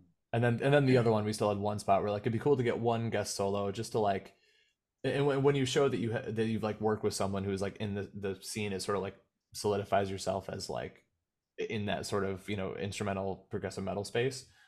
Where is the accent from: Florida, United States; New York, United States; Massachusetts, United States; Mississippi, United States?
New York, United States; Waterloo; now in Rochester, United States; we grew up in Waterloo, but I've been living in Rochester for a while, and like that's the bigger city.